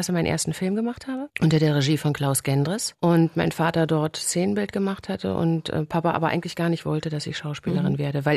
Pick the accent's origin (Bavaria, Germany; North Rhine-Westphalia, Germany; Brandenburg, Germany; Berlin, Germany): Brandenburg, Germany; Potsdam; also born or lived in Leipzig; Also ich bin in Leipzig geboren, bin dann, als ich 5 Jahre alt war, nach Potsdam. Bin dort auch eingeschult worden und so. Und ich bin als Einzelkind groß geworden.